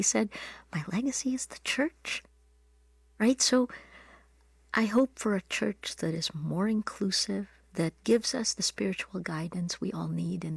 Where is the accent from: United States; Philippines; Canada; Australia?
Philippines; as a Filipino, of course I'll say yes.